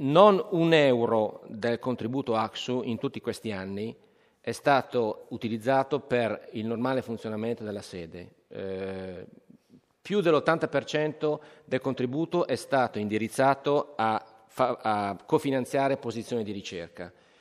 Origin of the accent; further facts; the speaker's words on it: Cremona, Lombardy, Italy; io non sono milanese, sono orgogliosamente cremonese